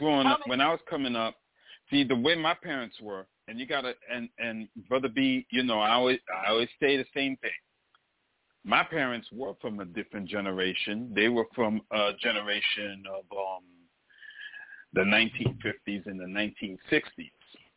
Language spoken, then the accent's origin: English; Brooklyn, New York, United States; Now, mind you, being born and raised in Brooklyn, my sister and I were born and raised in Brooklyn